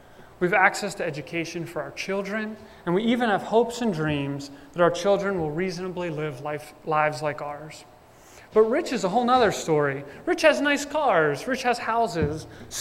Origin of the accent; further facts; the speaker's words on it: Baltimore, Maryland, United States; I was born and raised in Baltimore. In fact, I grew up right here on Falls Road